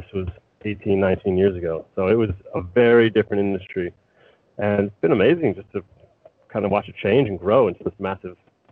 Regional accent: Vermont, United States; also born or lived in New Jersey; Born and raised in Vermont with a brief stint in New Jersey, and then back to Vermont.

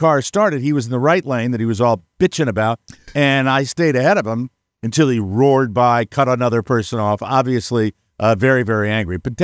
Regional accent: New England, United States; I'm from New England.

